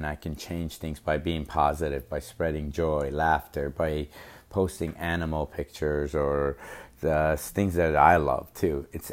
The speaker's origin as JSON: {"language": "English", "country": "Iran", "tie": "born or raised there", "said": "I was born in Iran in 1965 to a wealthy family. That my father was an engineer, and we lived a very good life in Iran."}